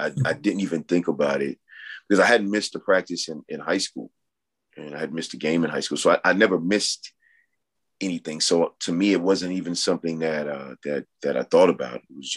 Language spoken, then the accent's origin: English; Virginia, United States; mother and my father were coal miners in southwestern Virginia, a small town called Big Stone Gap. So I'm from Virginia too.